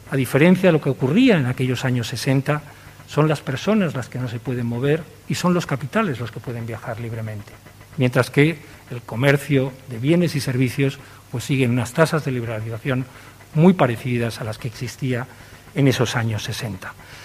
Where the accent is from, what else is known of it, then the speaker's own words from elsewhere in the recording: Spain; Nosotros sabemos bien, como españoles, cuál es el sentido y cuál es el mapa de condiciones económicas que hizo que nuestros abuelos salieran al extranjero y hoy veamos a personas venir.